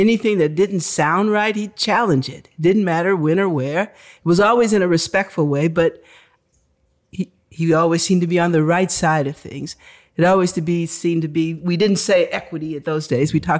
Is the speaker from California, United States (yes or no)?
yes; Los Angeles, California, United States; now in San Diego, United States; I'm 18 years old. I meet him the first week I'm here. I'm from Los Angeles, right just up the way.